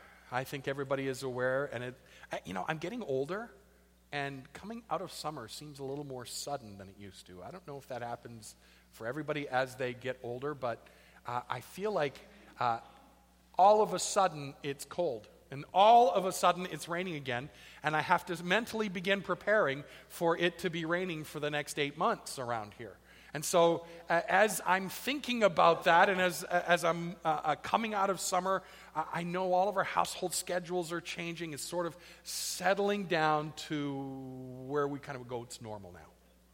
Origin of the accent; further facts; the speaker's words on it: East Coast, United States; It was a Christian home. My folks were committed to going to church. I grew up on the East Coast, so everyone got dressed up in their best threads and went to church every Sunday.